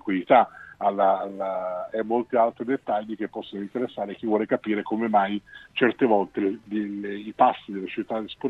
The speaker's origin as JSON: {"language": "Italian", "region": "Southern Italy", "country": "Italy", "said": "Io sono terrone puro."}